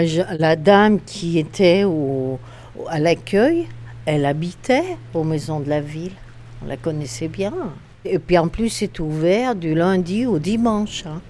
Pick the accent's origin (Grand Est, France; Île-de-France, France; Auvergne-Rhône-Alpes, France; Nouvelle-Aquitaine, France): Auvergne-Rhône-Alpes, France; Lyon; Je suis née à Gerland en 1954. Je connais bien le quartier.